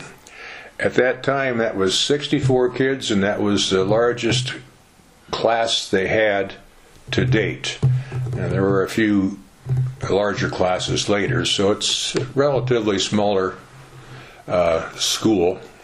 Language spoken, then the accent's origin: English; Manning, Iowa, United States; Well, I was born and raised in Manning, Iowa. It's about 80 miles west of Des Moines, and about 1,500 people, about the same size Farley is or Epworth